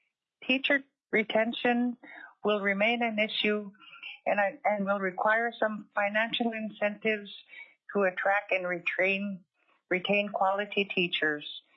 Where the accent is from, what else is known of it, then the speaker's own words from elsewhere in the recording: Russian Mission, Alaska, United States; I was born and raised in Russian Mission.